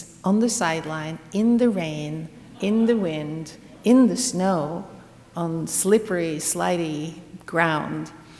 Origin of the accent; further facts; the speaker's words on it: Norway; I'm from Norway, and I come from a part in Norway that is particularly prone to rain and wind and quiet, nasty weather.